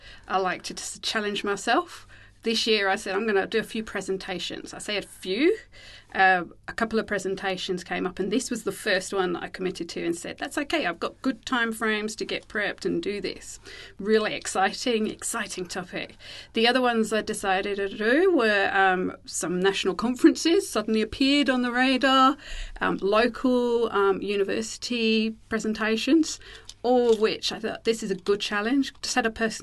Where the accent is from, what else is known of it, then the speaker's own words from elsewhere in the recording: England, United Kingdom; born there; I'm English born.